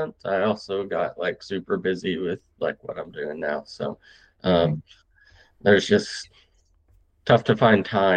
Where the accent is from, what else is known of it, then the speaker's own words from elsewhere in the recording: Texas, United States; I was raised in the Texas Panhandle, not many sharks up there.